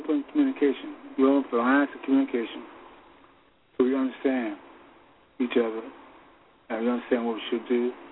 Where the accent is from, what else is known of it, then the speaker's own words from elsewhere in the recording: Philadelphia, Pennsylvania, United States; This is a social event of the year in Philadelphia. I've experienced it myself in my hometown.